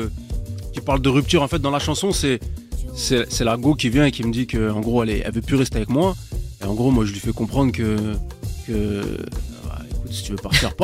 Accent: Morocco; Je suis Marocain, après.

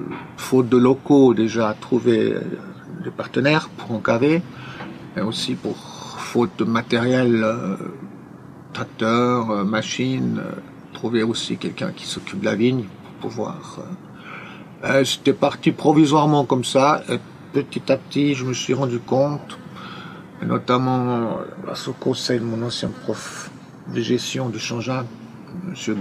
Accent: Céligny, Geneva, Switzerland; now in Vaud, Switzerland; je suis originaire de Céligny, en fait.

